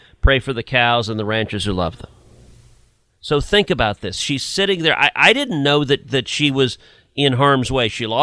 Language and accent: English; Houston, Texas, United States; when that happened and large chunks of the Gulf Coast were underwater, my hometown, your town that you live in, Houston, much of Houston was underwater.